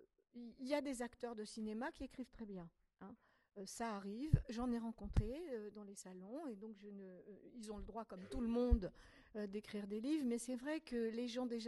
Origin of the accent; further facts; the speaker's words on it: Morocco; je suis née dans l'Atlas marocain, dans un endroit extrêmement isolé.